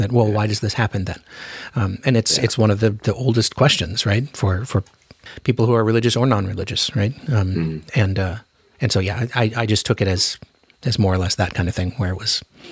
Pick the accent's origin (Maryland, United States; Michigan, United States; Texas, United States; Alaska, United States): Alaska, United States; And you know, I grew up in Alaska, so like I was used to going to sleep when it was light outside and waking up when it was light outside during the summer